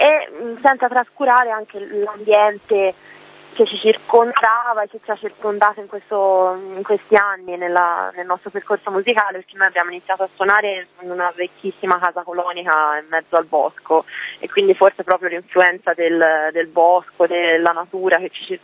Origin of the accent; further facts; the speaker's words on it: Tuscany, Italy; accent: Tuscan; anche se sto cercando di sforzarmi di non aspirare tutte le sci, però siamo toscani e viviamo in Val d'Arno, che è una zona tra Arezzo e Firenze, quindi molto vicino al Chianti, un posto molto bello